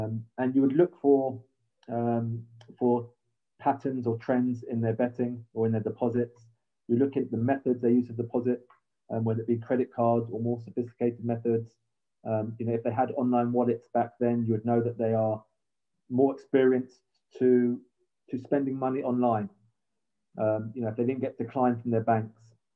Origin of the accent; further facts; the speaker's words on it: England, United Kingdom; I'm English. It's easy for me. Get back to see my family, my friends.